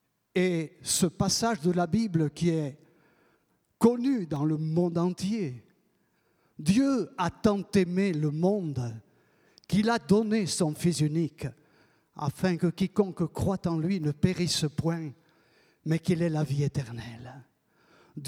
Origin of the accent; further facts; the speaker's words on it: Occitanie, France; Oui, je suis natif du Gers, du Gers.